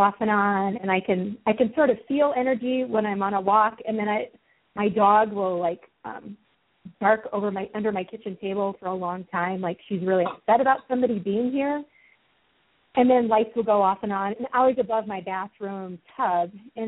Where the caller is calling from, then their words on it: Colorado, United States; I'm calling from Colorado.